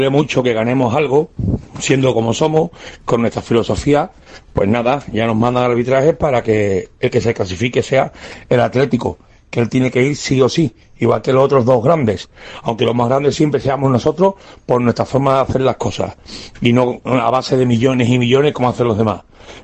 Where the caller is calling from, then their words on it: Seville, Andalusia, Spain; de Sevilla.